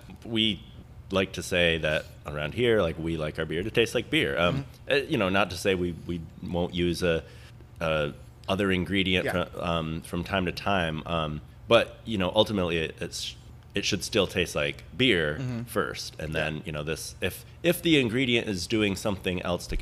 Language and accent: English; Rochester, New York, United States; where I was growing up in Rochester, New York, there was a store called Beers of the World.